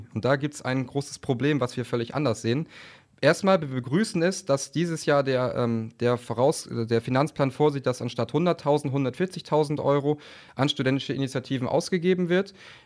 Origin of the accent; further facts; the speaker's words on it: Oldenburg, Lower Saxony, Germany; Oldenburg, das ist in Niedersachsen.